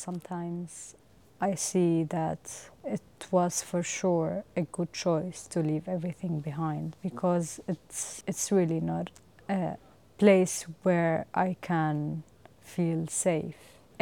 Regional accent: Syria; not everyone understands me when I say like I came from Syria.

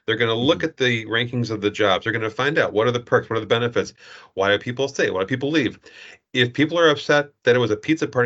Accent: Chicago, Illinois, United States; I'm a Chicago native. I grew up on Addison and Narragansett. I hopped the Addison bus when I was 12, 13, 14 to go see Dave Kingman and the Cubs lose to everyone.

